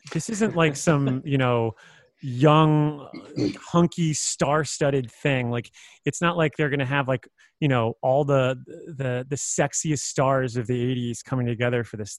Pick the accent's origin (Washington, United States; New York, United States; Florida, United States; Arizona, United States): Florida, United States; I'm from a beach town, I'm from South Florida.